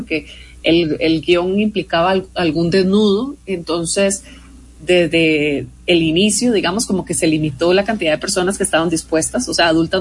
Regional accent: Costa Rica; yo me siento tica

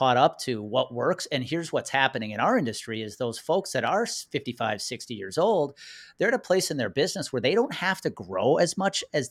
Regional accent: Wisconsin, United States; also born or lived in Colorado; So we grew up in Wisconsin, moved out to Colorado, and just moved back.

